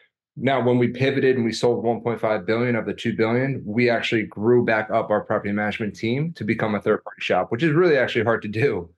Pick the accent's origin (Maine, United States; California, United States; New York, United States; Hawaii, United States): New York, United States; now in Austin, United States; I was born in the city, Bronx, and I was raised upstate, which is like the Hudson Valley area, still New York City metro, but more suburban.